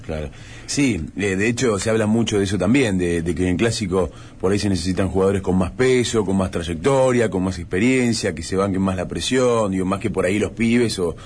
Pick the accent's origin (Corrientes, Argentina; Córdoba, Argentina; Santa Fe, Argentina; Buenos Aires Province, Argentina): Santa Fe, Argentina; somos todos santafesinos